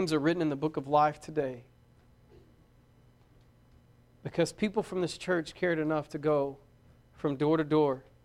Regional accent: Braggs, Oklahoma, United States; also born or lived in Vian; I grew up in Braggs. Went to school there until I was in the ninth grade, and then I transferred. I moved up to Vian.

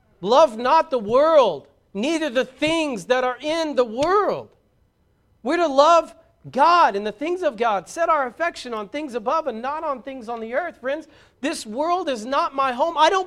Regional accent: Muldrow, Oklahoma, United States; If I tell them I'm from Bragg's, they're like, what's that? And if I tell them I'm from Vian, they're like, oh. And when I tell them I'm from Muldrow, it's just weird.

